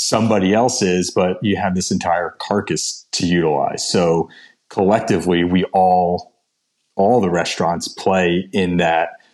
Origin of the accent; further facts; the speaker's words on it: New Jersey, United States; except if you're in New Jersey like I am because of our liquor laws here. And I can't do that in my home state